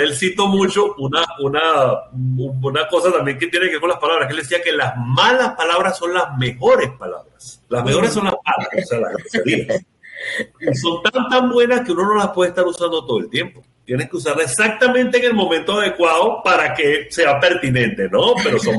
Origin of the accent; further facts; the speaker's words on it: Venezuela; moved away as an adult; now in Panama; desde una empresa de transformación educativa que fundé aquí en Panamá en el año 2015, cuando me mudé desde Venezuela, ¿no?